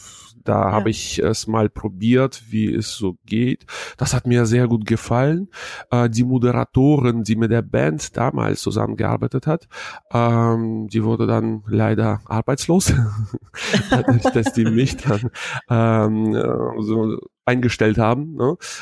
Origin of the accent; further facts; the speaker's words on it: Hanover, Lower Saxony, Germany; ich komme aus Hannover